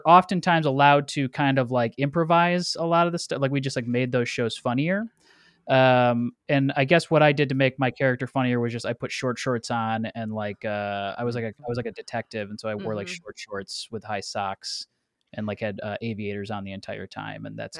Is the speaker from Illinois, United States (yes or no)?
yes; Frankfort, Illinois, United States; also born or lived in Blue Island; I was originally from Cook County, Blue Island, and then we moved to a place called Frankfort, Illinois, which is Will County. But I've been in Chicago.